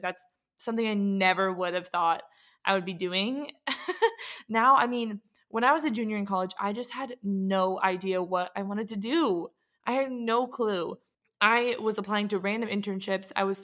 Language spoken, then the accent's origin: English; Carlsbad, California, United States; also born or lived in San Diego; I was living in California. That's where I grew up. I grew up in San Diego, Carlsbad specifically.